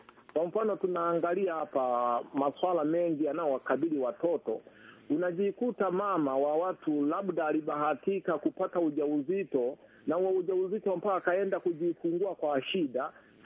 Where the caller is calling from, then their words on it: Kashishi, Shinyanga, Tanzania; natoka hapa Kashishi, wilaya Kahama, mkoani Shinyanga, nchini Tanzania.